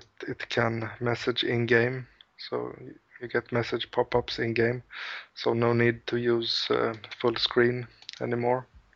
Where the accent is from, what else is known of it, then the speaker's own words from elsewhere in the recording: Sweden; English is a second language; And I am from Sweden. … you can say, or... I am in my mid-30s